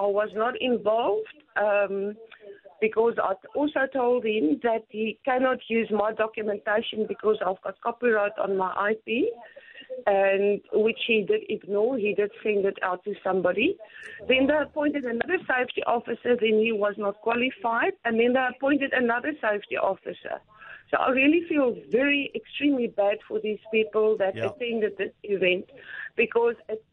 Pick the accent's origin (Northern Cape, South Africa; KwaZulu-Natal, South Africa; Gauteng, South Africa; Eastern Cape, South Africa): Gauteng, South Africa; Pretoria; I'm also from Pretoria, down here for 7 years.